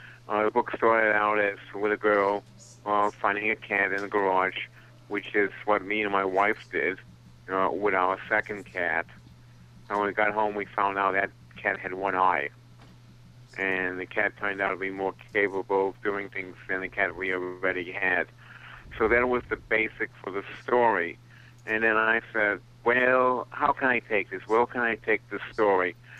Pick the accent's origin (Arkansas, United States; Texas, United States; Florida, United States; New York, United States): New York, United States; New York City; I'm living in New York. I've been living in the Bronx all my life.